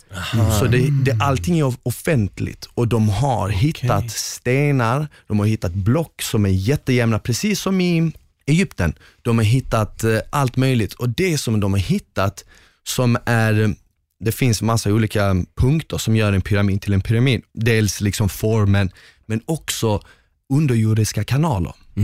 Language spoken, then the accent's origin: Swedish; Northern Bosnia, Bosnia & Herzegovina; Jag är från norra Bosnien.